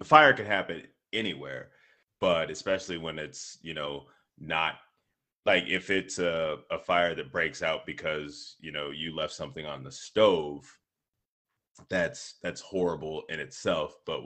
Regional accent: California, United States; growing up in California, Bay Area, that's something that we've never even known

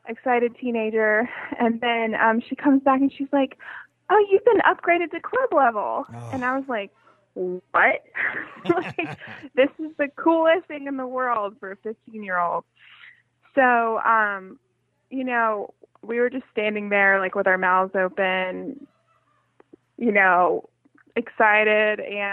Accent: North Carolina, United States; I'm from North Carolina

